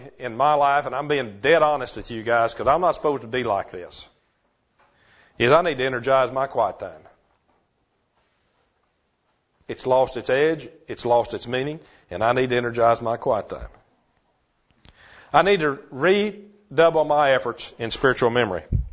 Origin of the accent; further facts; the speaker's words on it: Marietta, Georgia, United States; restart EDM, which is Equipping Disciple Ministry, in Marietta, which is my hometown.